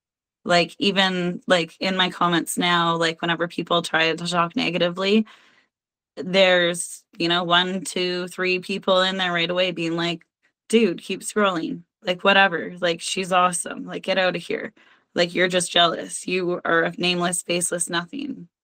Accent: Alberta, Canada; I was like, "I'm from Alberta." And everyone's like, "Canada?" I'm like, "I'm from Canada."

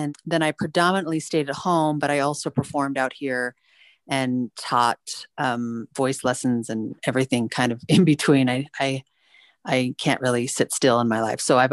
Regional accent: Highland, Utah, United States; So I am from Utah County in Utah, Highland Alpine area. And I grew up very Orthodox LDS.

